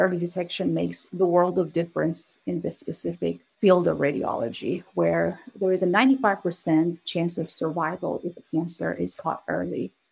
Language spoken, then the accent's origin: English; Albania; now in United States; the story goes back to my years of growing up in Albania.